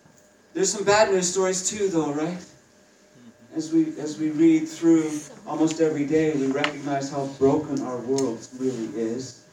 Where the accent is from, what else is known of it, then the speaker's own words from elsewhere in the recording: Canada; I'm from Canada, so I read the Canadian news.